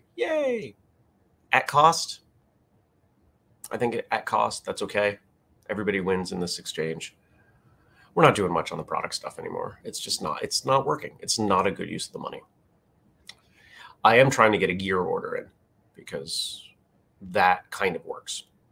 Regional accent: New England, United States; Growing up in New England, you learn, okay, power's out or this is broken.

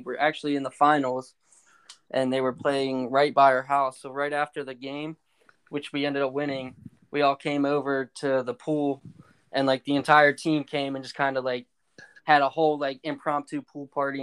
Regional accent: Ocean City, United States; So, like Hondo said, I grew up in the Ocean City area.

